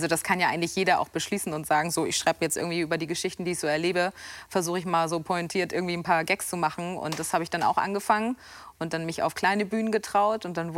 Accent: Schleswig-Holstein, Germany; Deswegen bin ich schon früh damit groß geworden, fand das immer aufregend. Bei uns in Schleswig-Holstein war es damals

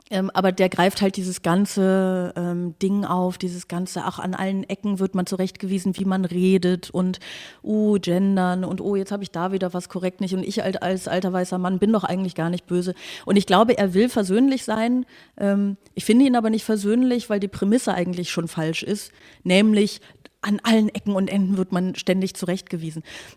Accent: Aachen, North Rhine-Westphalia, Germany; Ehrlich gesagt, ich komme aus Aachen, ich darf also über Karneval lästern

